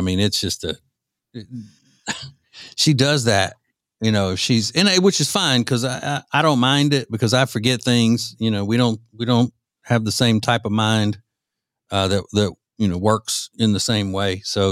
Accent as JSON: {"language": "English", "region": "Louisiana", "country": "United States", "tie": "born or raised there", "said": "Bojangles, to me, even though I grew up in Louisiana, Bojangles is better to me than Popeyes."}